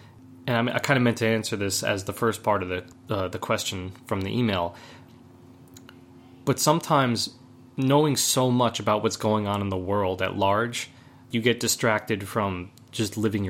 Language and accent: English; United States; I mean, obviously, being an American and, like, listening to the American media